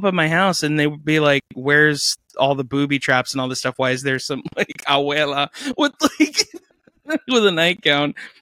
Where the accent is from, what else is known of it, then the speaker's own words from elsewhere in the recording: Miami, Florida, United States; In fact, this is not shocking me at all because I'm Cuban. I live in Miami and I grew up in Little Havana.